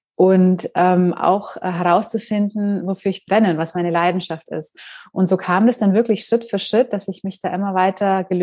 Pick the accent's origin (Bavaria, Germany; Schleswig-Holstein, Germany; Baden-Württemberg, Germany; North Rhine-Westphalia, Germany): Bavaria, Germany; Munich; ich bin aus München